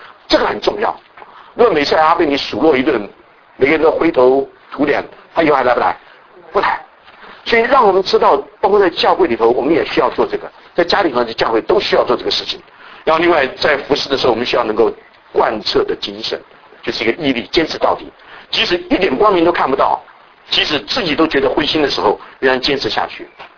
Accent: Taiwan; 我从台湾过来

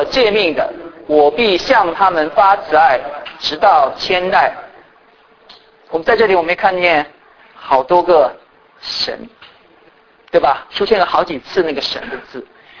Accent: China; now in United States; 我是大陆出生的，在大陆成长的，然后来到美国。那在大陆呢，你们知道那个背景，我们都是无神论下面的。

